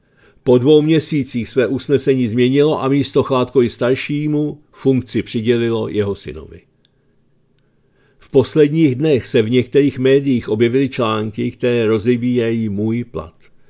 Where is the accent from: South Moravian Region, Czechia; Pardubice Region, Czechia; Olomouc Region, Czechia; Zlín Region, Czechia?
South Moravian Region, Czechia; Brno; Zůstávám na kraji, to je moje hlavní pracovní náplň a v Jundrově, odkud pocházím, chci i nadále pokračovat v práci pro městskou část.